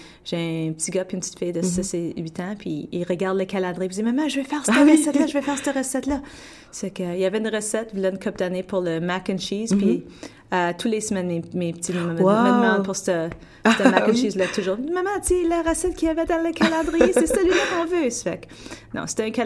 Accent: Quebec, Canada; Moi, je viens de l'Outaouais. Mm-hmm. Ça fait que nous autres, moi, je suis née en 1974.

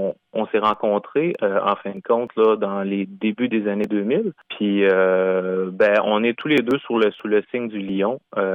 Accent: Sorel-Tracy, Quebec, Canada; vu que nous, on vient de Sorel-Tracy, au Québec

